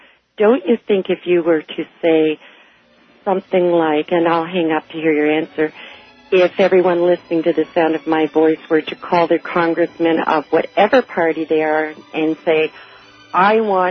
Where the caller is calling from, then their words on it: Canada; I'm calling from Canada.